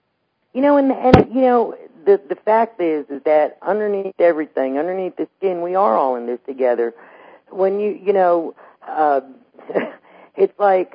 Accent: New York, United States; born there; I said I was born on the Lower East Side of New York.

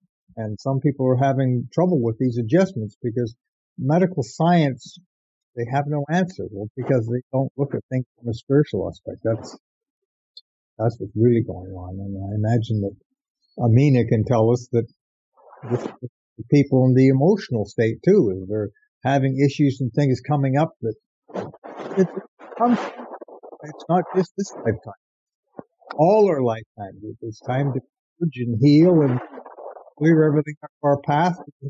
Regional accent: Bangkok, Thailand; I'm from Bangkok, Thailand, so usually it's quite warm this time of year

